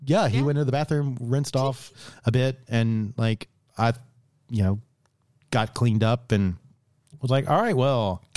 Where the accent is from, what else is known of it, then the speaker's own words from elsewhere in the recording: Sydney, New South Wales, Australia; And because he knew I was from Sydney and he was asking about Mardi Gras.